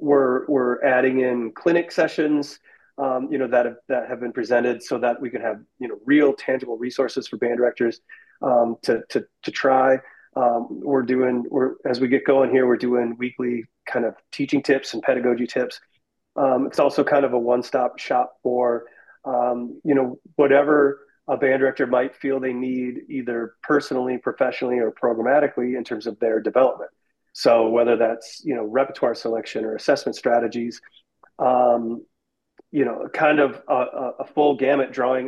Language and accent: English; Wisconsin, United States; So I'm originally from Wisconsin, and I did my undergraduate at University of Wisconsin Stevens Point.